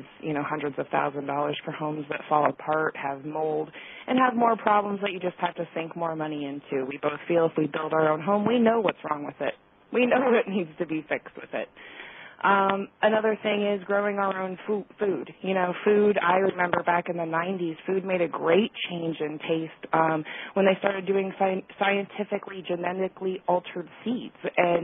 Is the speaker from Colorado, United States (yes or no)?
yes; Denver, Colorado, United States; Actually, my hometown of Denver, Colorado, is the exact middle point between the two of us.